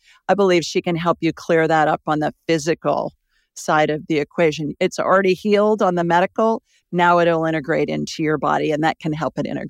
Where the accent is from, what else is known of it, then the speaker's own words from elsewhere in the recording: Columbus, Ohio, United States; For those of you that don't know what we're talking about, I was born and raised in Columbus, Ohio.